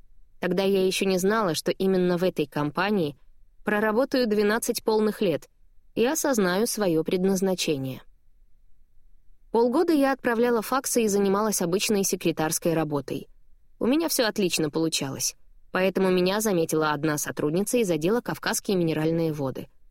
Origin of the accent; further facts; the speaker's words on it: Moscow, Russia; moved away as an adult; now in Los Angeles, United States; И вот уже 6 лет я живу в солнечном городе Лос-Анджелесе, штат Калифорния. Переехала я из Москвы, в которой родилась и прожила полных 28 лет.